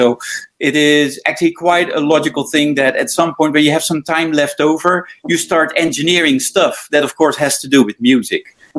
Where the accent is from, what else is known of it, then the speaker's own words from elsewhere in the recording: Netherlands; English is a second language; moved away; originally I'm from the Netherlands, as you can hear in my accent and probably see in my name as well. I moved with my whole family in 2005.